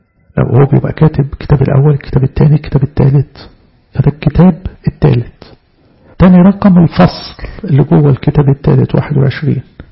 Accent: Egypt; فالعهد القديم اللي بين إيدينا إحنا كمصريين دي طبعة بيروتية

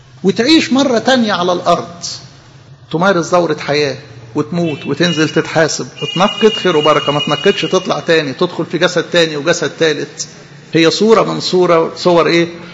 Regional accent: Egypt; انا فرحان قوي ان انا مصري

